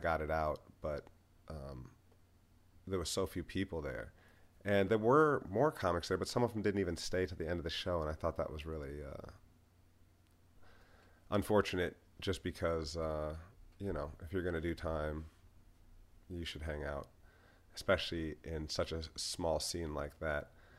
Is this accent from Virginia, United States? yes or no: no; Cincinnati, Ohio, United States; born there; Are you from Cincinnati? Well, I was born in Cincinnati.